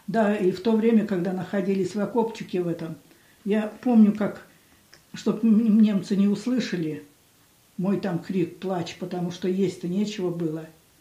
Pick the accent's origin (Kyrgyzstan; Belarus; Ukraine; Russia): Belarus; Oseredniki, Vitebsk Region; Родилась я в Белоруссии. Деревня Осередники Дресинского района Витебской области.